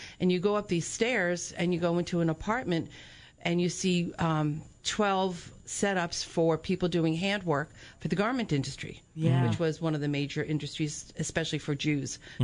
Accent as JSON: {"language": "English", "region": "New Jersey", "country": "United States", "tie": "born or raised there", "said": "And there is a custom in that area. I grew up in New Jersey, in which Halloween or the night before you go out and do mischief."}